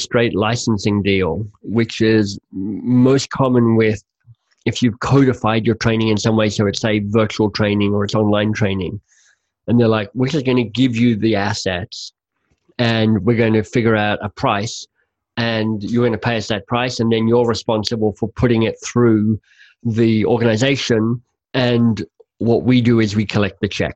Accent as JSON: {"language": "English", "country": "Canada", "said": "which as a Canadian you get quite excited about"}